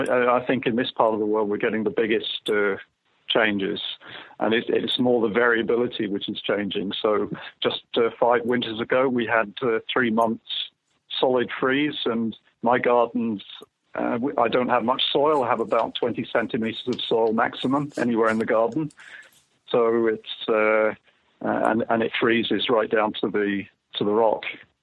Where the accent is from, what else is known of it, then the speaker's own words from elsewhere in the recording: United Kingdom; moved away as an adult; now in Norway; I grew up in the UK. I'm still British. I moved to Norway in 1981 to work. And so that was 38 years ago now.